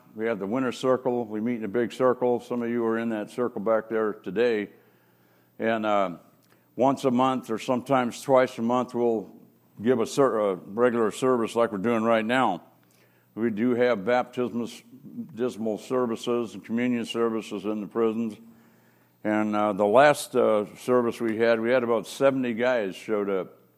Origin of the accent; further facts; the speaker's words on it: Mill Valley, California, United States; my story starts off, I was born and raised in Mill Valley, California, Marin County.